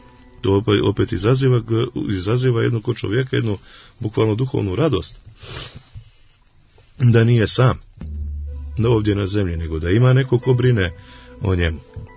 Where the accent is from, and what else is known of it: Serbia